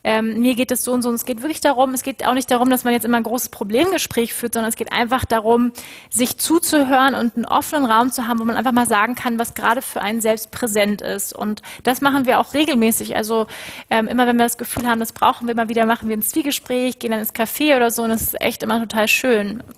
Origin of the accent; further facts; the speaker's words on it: Hamburg, Germany; born there; aber ich bin in Hamburg geboren. Meine Eltern leben in Hamburg.